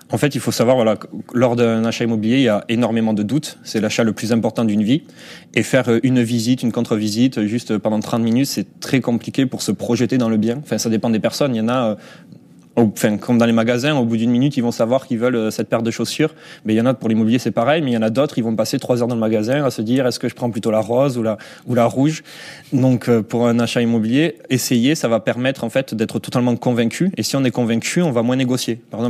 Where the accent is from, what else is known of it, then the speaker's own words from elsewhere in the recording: Southwest France, France; accent: southwestern French; j'ai démarché des agences, donc dans le sud-ouest, vous devez l'entendre à mon accent.